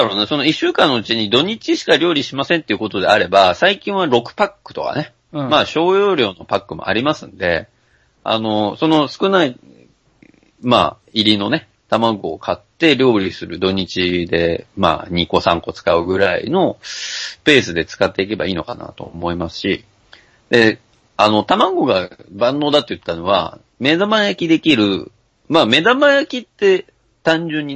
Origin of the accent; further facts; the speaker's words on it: Mie, Japan; now in Tokyo, Japan; 私の地元とか、まあ、三重県にいた時、